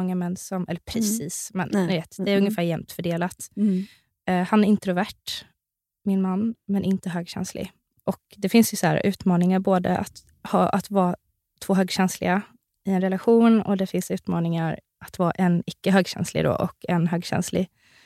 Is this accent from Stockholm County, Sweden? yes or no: no; Värnamo, Jönköping County, Sweden